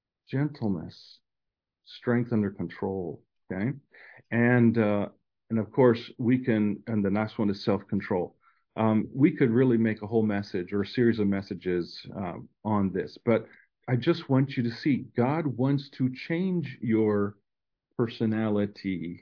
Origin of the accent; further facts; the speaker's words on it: Chile; English is a second language; I think it's because I grew up in Chile. Okay. So I'm very Latino.